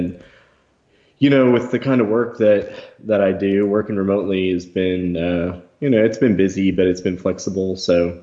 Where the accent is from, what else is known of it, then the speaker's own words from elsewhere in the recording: United States; I'm like, I'm American. I know you won't trust me